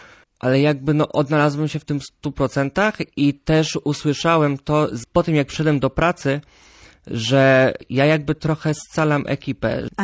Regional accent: southern Poland, Poland; Zawsze chciałem mieszkać nad morzem, a że ja pochodzę z południa Polski

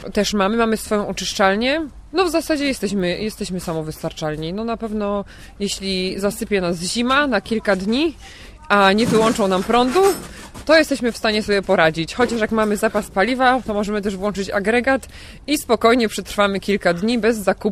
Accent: Poznań, Greater Poland Voivodeship, Poland; w ogóle jestem z Poznania, więc wcześniej jeździłam na obozy, działałam w tym ognisku lokalnym w Poznaniu.

